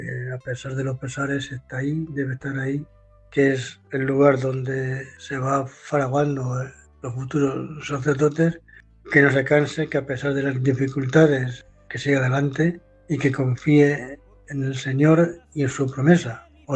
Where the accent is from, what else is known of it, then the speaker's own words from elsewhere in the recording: Herencia, Castilla-La Mancha, Spain; born there; Nací en Herencia el 2 de marzo de 1960 y fui ordenado sacerdote en Daimiel 16 de julio de 1988. Llevo 38 años de sacerdote.